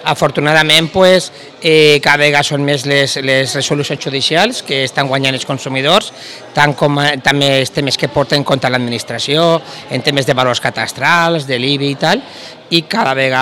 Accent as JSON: {"language": "Catalan", "town": "Borriana", "region": "Valencian Community", "country": "Spain", "said": "jo soc de Borriana, tinc la meva pare de Vila-real, i me repartis que entre Borriana i Vila-real."}